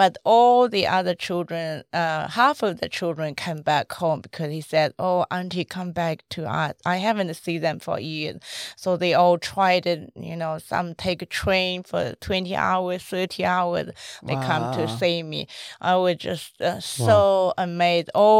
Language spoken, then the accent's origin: English; Inner Mongolia, China; Yeah, that's right. Yeah, we grew up in the Mongolia Gobi Desert. And the Mao Su is half desert, half grassland.